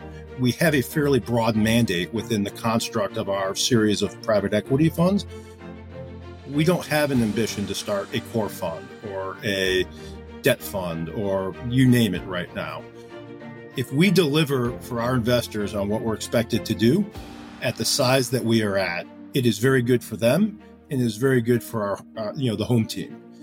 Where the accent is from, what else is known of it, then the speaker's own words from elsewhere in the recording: Cleveland, Ohio, United States; So, you know, first of all, I grew up in Cleveland, Ohio, and I have the affliction of being a diehard Cleveland sports fan.